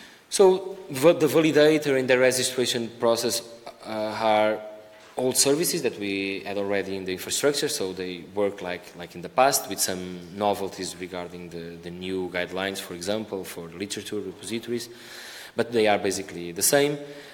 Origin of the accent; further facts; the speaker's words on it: Portugal; I come from the University of Minho, from Portugal.